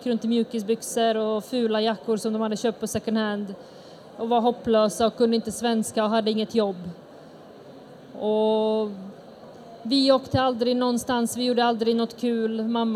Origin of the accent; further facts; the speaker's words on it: Sweden; Idag så känner jag att jag är svensk med bosniska rötter. Det är ju det här som är mitt land